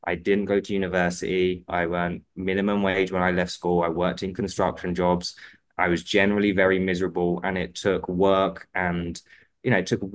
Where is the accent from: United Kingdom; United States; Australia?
United Kingdom; London; So, I suppose a little bit about me is at the time of the recording, I'm 33 years old. I am from London, England.